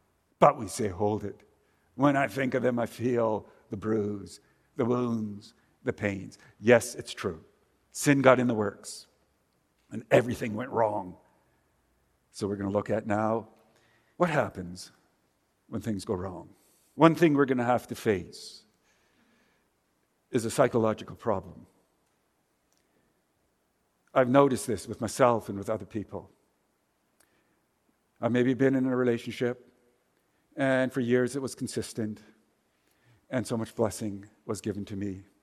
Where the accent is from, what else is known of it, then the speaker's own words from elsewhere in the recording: Canada; also born or lived in Germany; I was born in Germany. And though I was very young when we emigrated to Canada